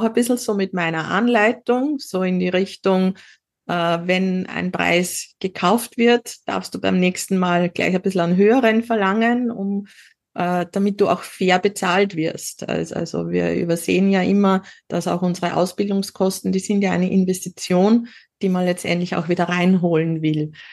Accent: Upper Austria, Austria; moved away; in Oberösterreich, in meiner alten Heimat

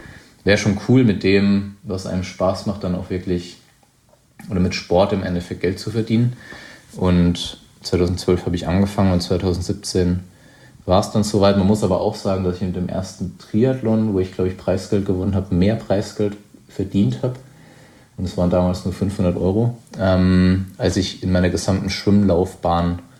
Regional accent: Baden-Württemberg, Germany; mein Weinheim ist grenzt an den Odenwald, wo ich aufgewachsen bin

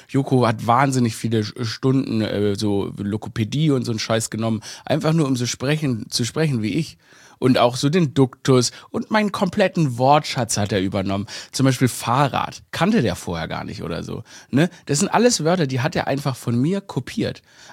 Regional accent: Stuttgart, Baden-Württemberg, Germany; Ich bin ja in Stuttgart aufgewachsen, nicht?

